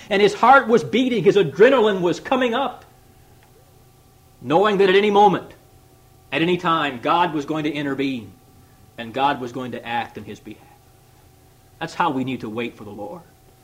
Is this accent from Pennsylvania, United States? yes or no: no; Michigan, United States; I recall before, there were times when she was from Florida and I'm from Michigan.